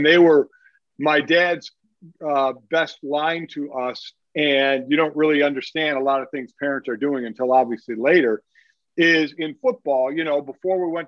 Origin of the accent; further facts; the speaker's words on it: Cleveland, Ohio, United States; But interestingly enough, growing up in Cleveland, I was a Oakland Raider fan.